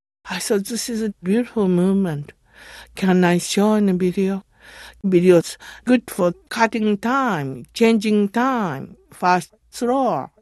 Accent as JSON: {"language": "English", "country": "Japan", "tie": "born there", "second_language": "English", "said": "I was born in Japan in mountainside, DLC of Japan."}